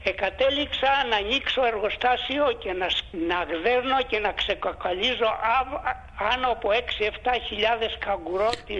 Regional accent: Vounichora, Central Greece, Greece; now in Australia; Κοντά στους Δελφούς, από την Φωκίδα.

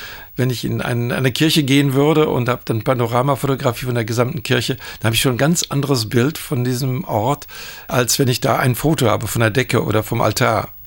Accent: Bochum, North Rhine-Westphalia, Germany; Ich bin aus Deutschland, aus Bochum im Ruhrgebiet

